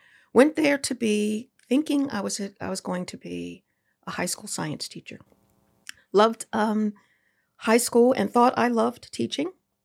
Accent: Baltimore, Maryland, United States; So I am a native Baltimorean, a native and proud Baltimorean.

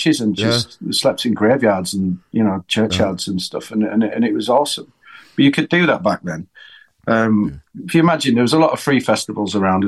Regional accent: Brighton, South East England, United Kingdom; I moved to Brighton with my girlfriend

